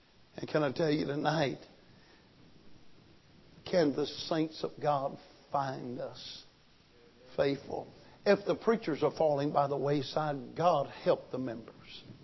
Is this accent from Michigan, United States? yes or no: no; Alabama, United States; Because I'm from South Alabama. My way was to punch them.